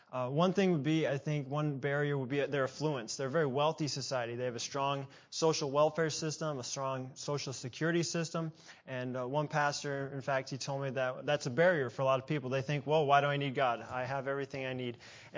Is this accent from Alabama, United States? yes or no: yes; Alabama, United States; I'm from South Alabama, so I don't have that natural Australian accent, unfortunately.